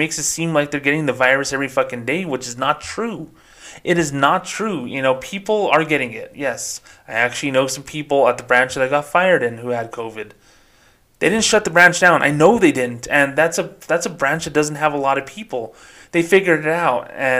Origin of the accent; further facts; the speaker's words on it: Socorro, New Mexico, United States; And the First Street in my hometown of Socorro, New Mexico, is where the trailer park is.